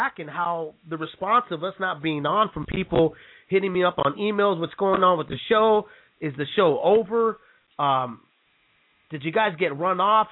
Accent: San Jose, California, United States; I'm from the Bay, with Sacramento. I'm not from Sacramento, I'm from San Jose, but, you know, I'm gonna be driving up to Sacramento, cover these events.

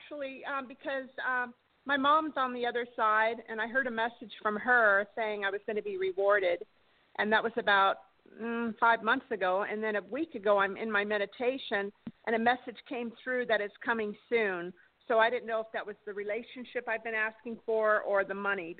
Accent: California, United States; Hello, I'm from California.

